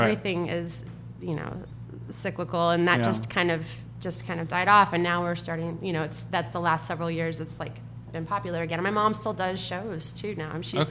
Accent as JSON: {"language": "English", "region": "Missouri", "country": "United States", "tie": "born or raised there", "said": "Yeah, so I grew up in Missouri."}